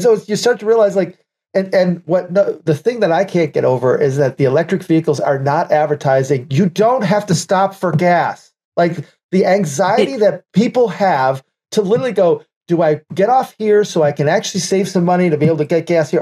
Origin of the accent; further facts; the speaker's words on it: Detroit, Michigan, United States; I'm from Detroit, born and raised.